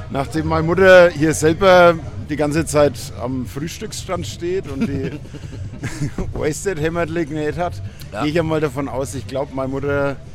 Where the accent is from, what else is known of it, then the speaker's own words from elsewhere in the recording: Bavaria, Germany; accent: Franconian; Ich bin ein Franke, ja. Ich bin von da.